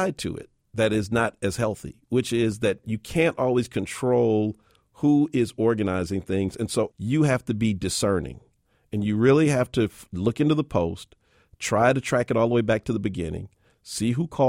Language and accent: English; Oakland, California, United States; Growing up in Oakland, California, at the time that I grew up, there was no way to get around protest and civil disobedience.